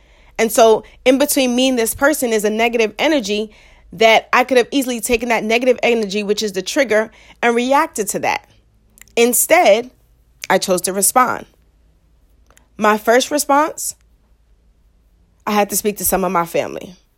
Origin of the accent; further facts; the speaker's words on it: Queens, New York, United States; I'm still from Southside Jamaica, Queens.